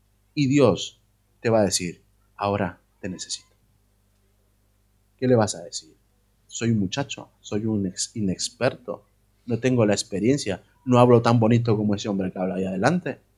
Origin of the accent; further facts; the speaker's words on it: Madrid, Community of Madrid, Spain; Lo digo porque soy de Madrid.